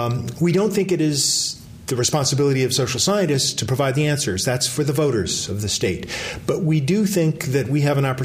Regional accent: Los Angeles, California, United States; As a child growing up in Los Angeles in the 1960s, I remember being very proud of being a Californian.

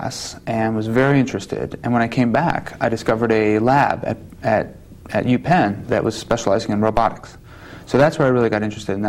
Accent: Ibadan, Oyo, Nigeria; born there; I was born in Nigeria, in a town called Ibadan, and my parents were there doing teaching.

